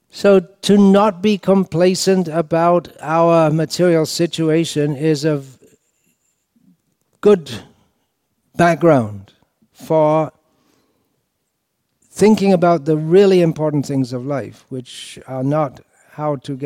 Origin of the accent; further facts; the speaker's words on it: India; I come from India where people sleep in the night, generally speaking.